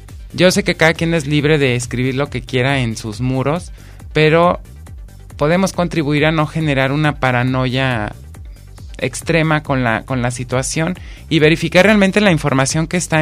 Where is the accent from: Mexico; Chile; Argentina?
Mexico; Y que como mexicanos les damos mucho esas marcas, ¿no?